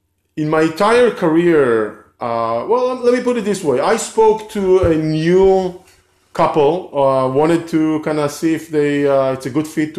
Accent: California, United States; here from Southern California, and we always have people, joining us on the live from multiple locations.

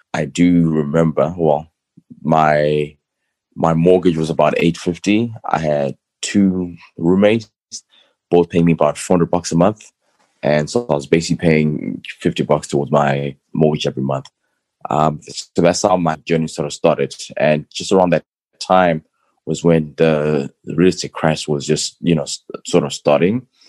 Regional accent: Zimbabwe; also born or lived in Missouri / Florida / Paris; now in Chicago, United States; I've lived in the US for about 20 years. Born and raised in Zimbabwe. Have lived in Missouri, Florida, and in between then I moved to France for about 2 years. Paris, and then I've been in Chicago, Illinois for about 8 years now.

